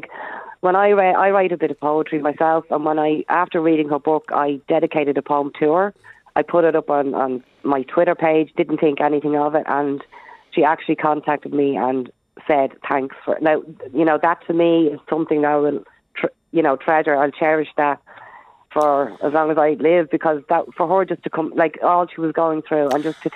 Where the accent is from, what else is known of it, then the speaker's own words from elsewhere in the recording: Finglas, Leinster, Ireland; I'm from Finglas myself, so it's classed as an underprivileged area